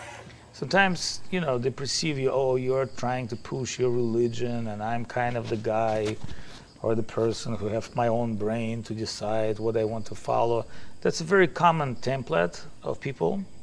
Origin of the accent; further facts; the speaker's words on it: Saint Petersburg, Russia; English is a second language; I'm from St. Petersburg, built by Italian architects, Rastrelli, Botticelli.